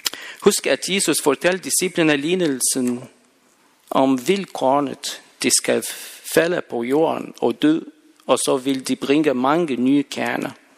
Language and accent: Danish; Egypt; now in Denmark; Jeg kommer fra Egypten